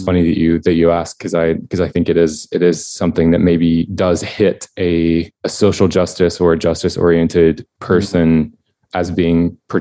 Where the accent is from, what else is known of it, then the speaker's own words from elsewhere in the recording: Alabama, United States; I grew up in Alabama and in Northern Alabama, and in particular in a small, very small, extremely rural community.